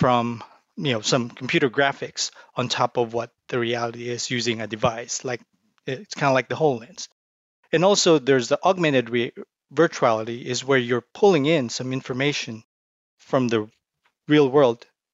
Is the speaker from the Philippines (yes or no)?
yes; Philippines; started programming in high school in my hometown, 5 hours north of Manila, Philippines.